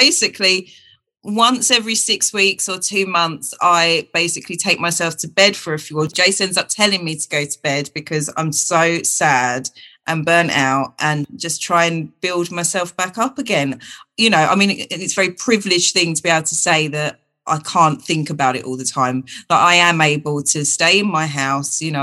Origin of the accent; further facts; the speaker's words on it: United Kingdom; obviously I'm from Britain